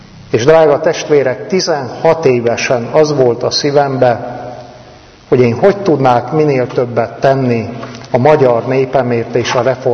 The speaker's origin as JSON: {"language": "Hungarian", "region": "Transylvania", "country": "Romania", "tie": "born or raised there", "said": "egy színmagyar, színreformátus faluban nőttem fel Erdélybe. Nagyon erős hagyományokkal, gyönyörű szép népviselettel."}